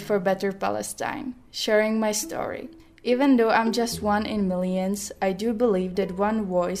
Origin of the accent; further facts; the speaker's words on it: Czechia; English is a second language; I'm 22 years old. I was born and bred in the Czech Republic, but my origin is Palestinian after my dad, and I am proud to claim it